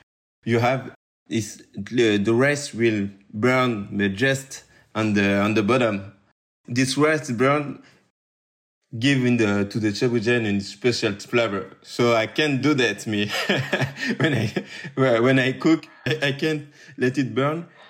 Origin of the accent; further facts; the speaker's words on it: Paris, Île-de-France, France; English is a second language; I grew up in the banlieue of Paris. Donc, I grew up in Paris and I don't move from Paris from my birth to now. And I was in the Paris, but not in the city. I was in the little campaign.